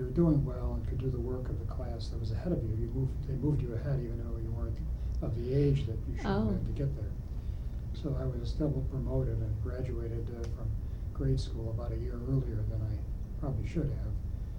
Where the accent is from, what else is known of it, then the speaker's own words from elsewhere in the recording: Chicago, Illinois, United States; I was born in Chicago. I think it was called St. Mary's Hospital on the near west side of Chicago, on Lake Street, I believe it was. My family moved to the northwest side of Chicago. I grew up on the northwest side in the city.